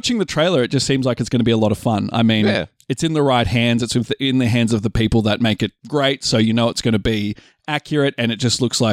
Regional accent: Australia; So, I'm Australian.

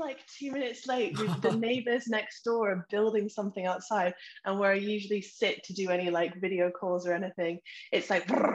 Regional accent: Scotland, United Kingdom; and then I was self-quarantining, self-isolating, whatever you call it, in Scotland with my mum, which is where I spent most of my years growing up.

